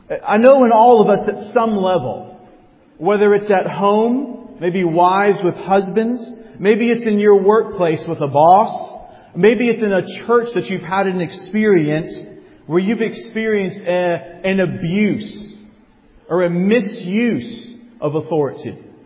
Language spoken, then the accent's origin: English; United States; I think being an American does not help in this area.